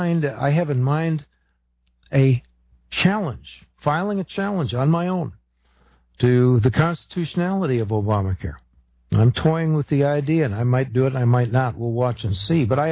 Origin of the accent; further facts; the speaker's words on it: Illinois, United States; now in Texas, United States; I lived in Illinois. I was raised in Illinois, and it never challenged you. You're just there.